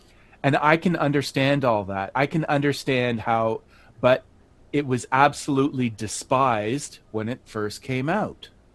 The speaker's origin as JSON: {"language": "English", "country": "Canada", "said": "but you got to remember, I'm Canadian."}